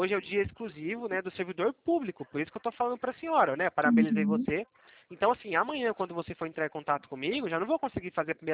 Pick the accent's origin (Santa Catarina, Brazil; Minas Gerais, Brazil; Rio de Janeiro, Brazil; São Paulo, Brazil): São Paulo, Brazil; Eu sou de São Paulo.